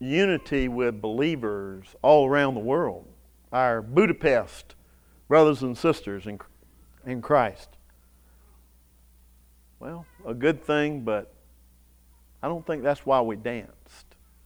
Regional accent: Savannah, Georgia, United States; I grew up in Savannah. I can never remember anything like that happening in Savannah.

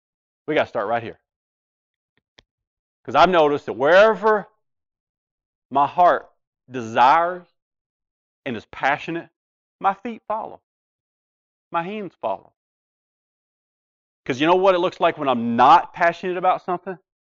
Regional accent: Kentucky, United States; We're from Kentucky, for those who don't know that.

